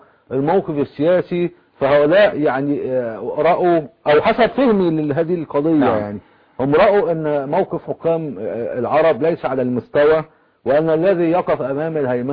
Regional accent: Egypt; أنا مصريين

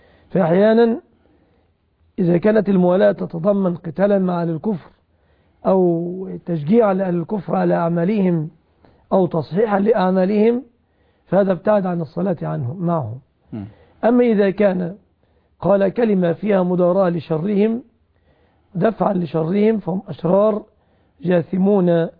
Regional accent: Egypt; في بلادنا مصر

